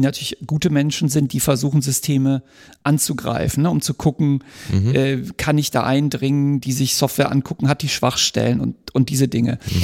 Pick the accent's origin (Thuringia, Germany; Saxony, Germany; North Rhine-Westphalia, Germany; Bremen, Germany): North Rhine-Westphalia, Germany; Also ich komme aus dem Ruhrgebiet